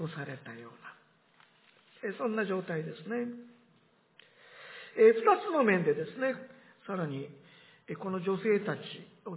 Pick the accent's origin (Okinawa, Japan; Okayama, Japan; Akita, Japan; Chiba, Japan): Akita, Japan; 私の実家秋田の南にも近いんですけれどもね